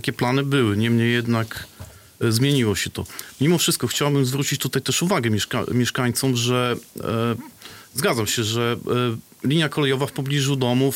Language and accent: Polish; Szczecin, West Pomeranian Voivodeship, Poland; ja pochodzę ze Szczecina i 10 lat temu nie było jeszcze mowy o budowie kolei podmiejskiej w Szczecinie.